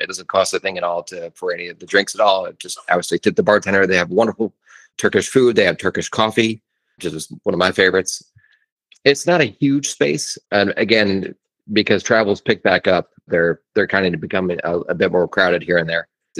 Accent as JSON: {"language": "English", "region": "Midwest", "country": "United States", "said": "I'm from the Midwest originally, so we go fly back to Chicago and Wisconsin"}